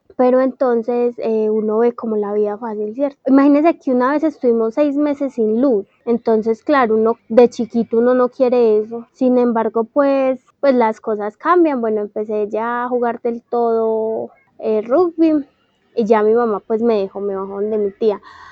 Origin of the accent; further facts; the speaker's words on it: Antioquia, Colombia; No, pero soy de Antioquia.